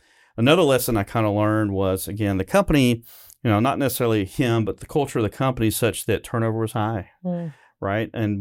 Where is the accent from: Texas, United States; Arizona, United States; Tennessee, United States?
Tennessee, United States; I'm from Tennessee. Don't let my accent fool you. I am from Tennessee, but a small town south of here.